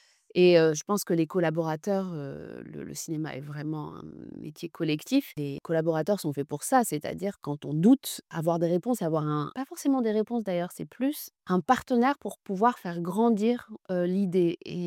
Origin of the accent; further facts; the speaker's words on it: Morocco; Donc, j'ai grandi au Maroc et j'ai beaucoup voyagé avec ma mère à travers le Maroc, dans le désert.